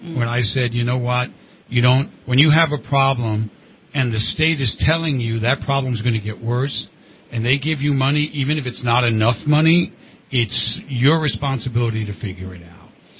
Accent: New Jersey, United States; I'm from New Jersey.

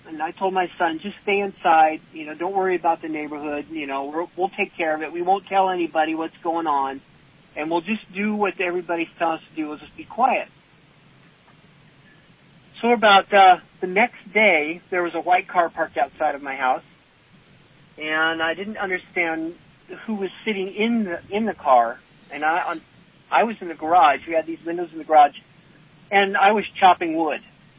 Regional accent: California, United States; And I said, yes, sir, I'm from Sacramento County.

